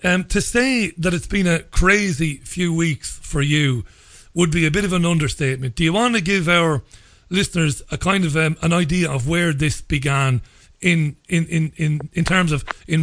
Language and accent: English; Ireland; You know, I'm Irish.